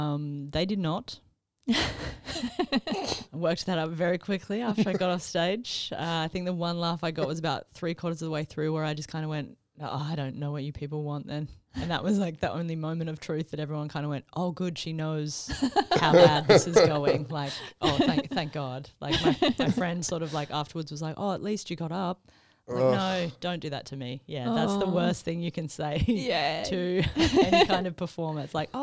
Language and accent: English; Adelaide, South Australia, Australia; now in Perth, Australia; I came over here from Adelaide just kind of on a holiday and ended up staying because Perth's really nice.